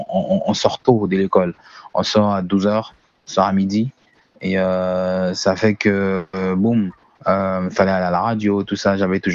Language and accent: French; Bafoussam, West, Cameroon; Donc, pour moi, je considère l'ouest comme étant l'endroit où j'ai grandi, mon adolescence et tout ça. Donc, Bafoussam reste une ville de cœur qui n'a pas de pareil pour moi.